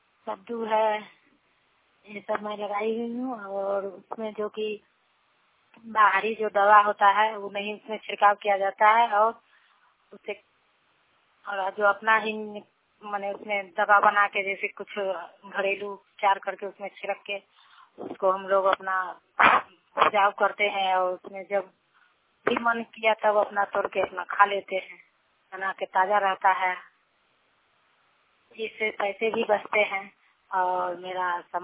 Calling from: Anwarpur, India; मैं अनवरपुर पंचायत की हूँ

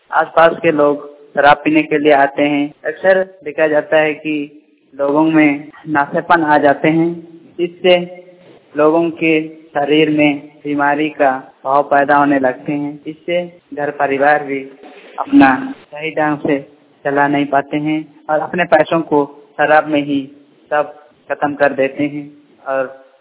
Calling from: Jharkhand, India; झारखंड से बोल रहा हूँ।

